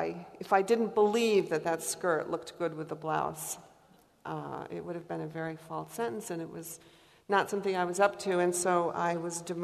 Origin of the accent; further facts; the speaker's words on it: Portland, Maine, United States; born there; I was born in Portland, Maine, and here's Portland, Oregon.